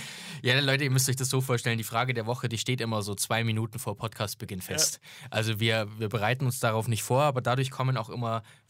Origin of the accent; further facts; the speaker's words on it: Augsburg, Bavaria, Germany; wie sonst ist in München als Augsburger.